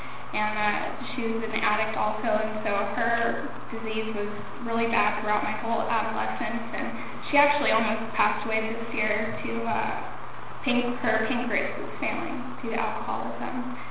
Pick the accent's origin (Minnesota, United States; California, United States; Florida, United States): California, United States; Palm Springs; I'm from here in the desert. I'm from Palm Springs